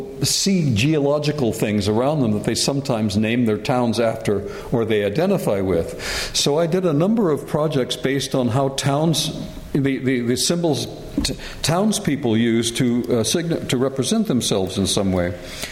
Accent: California, United States; So I grew up in California. I grew up, so that's part of the Southwest.

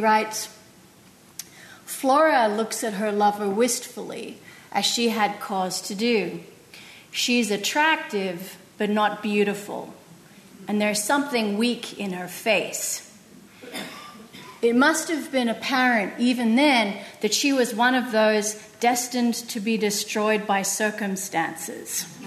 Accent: Australia; also born or lived in United States; so I grew up in Australia and studied art in the U.S.

